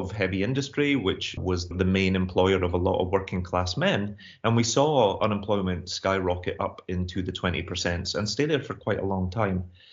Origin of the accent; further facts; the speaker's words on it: Glasgow, Scotland, United Kingdom; You know, I grew up in Glasgow of the 80s